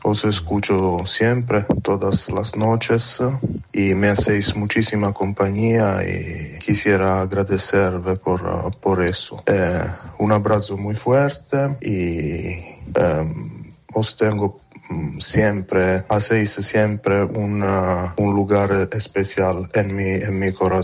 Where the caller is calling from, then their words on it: Southern Italy, Italy; Spanish is a second language; Yo soy un oyente italiano desde el sur de la Italia.